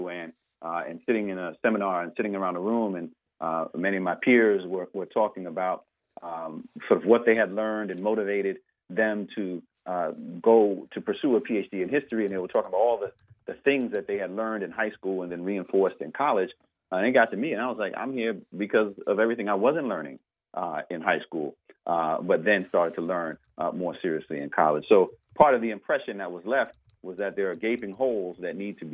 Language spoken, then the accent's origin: English; Brooklyn, New York, United States; my lived reality growing up in Brooklyn, New York in the 1980s at the time